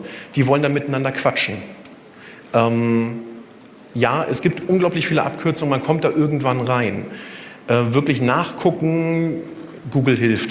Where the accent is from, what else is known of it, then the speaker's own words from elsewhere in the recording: Bubenreuth, Bavaria, Germany; Ich bin in Erlangen groß geworden, beziehungsweise in Bubenreuth, knapp daneben, Einfahrt zu Erlangen.